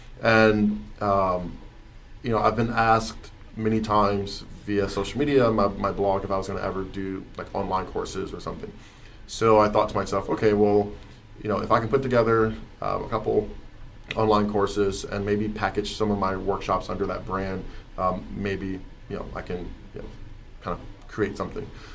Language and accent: English; Ohio, United States; now in Los Angeles, United States; And I'm from Ohio, so I don't know much about the universities here.